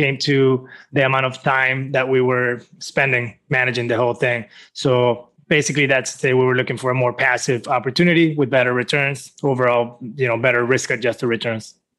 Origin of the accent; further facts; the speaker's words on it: Venezuela; now in United States; So I'm originally from Venezuela. That's in Latin America. Moved to the United States in 2010